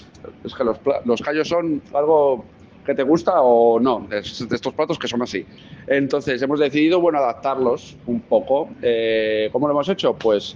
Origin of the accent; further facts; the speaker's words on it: Madrid, Community of Madrid, Spain; yo soy de Madrid, entonces pues voy a decir que los mejores callos de la península son los de Madrid